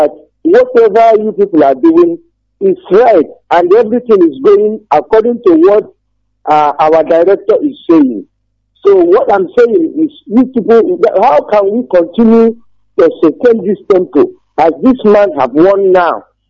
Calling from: Ogwa, Imo, Nigeria; I'm calling you from Ogwa in Imo State.

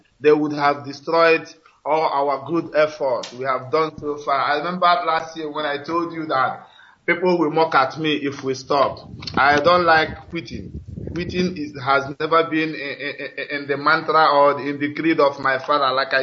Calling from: Dakar, Senegal; I am calling from Dakar in Senegal.

